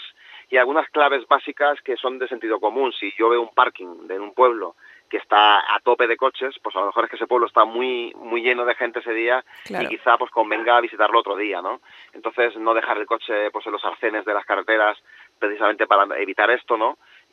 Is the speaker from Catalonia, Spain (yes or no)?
yes; Barcelona, Catalonia, Spain; en la mismísima Barcelona, de la cual yo nací en Barcelona y de la cual vengo